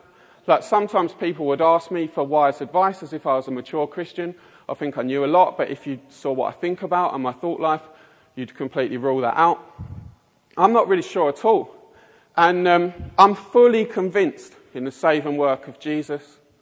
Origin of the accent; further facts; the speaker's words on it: London, United Kingdom; accent: Mockney; I should also apologise in advance for my appalling Mockney accent.